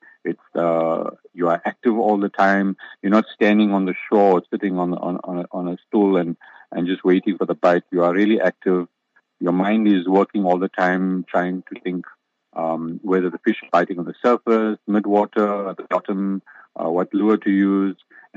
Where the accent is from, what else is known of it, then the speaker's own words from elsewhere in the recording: Durban, KwaZulu-Natal, South Africa; I grew up fishing in the Durban Harbour